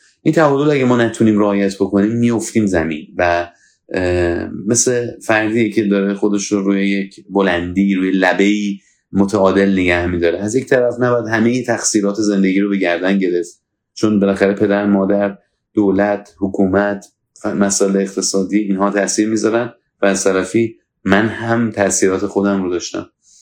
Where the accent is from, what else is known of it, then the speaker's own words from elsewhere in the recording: Iran; ما ایرانی هستیم، نمیگم از همه جا بدبختر هستیم